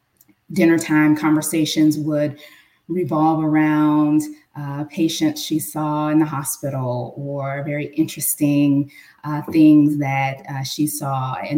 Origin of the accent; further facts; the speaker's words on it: Chicago, Illinois, United States; I am originally from Chicago and born and raised on the South Side.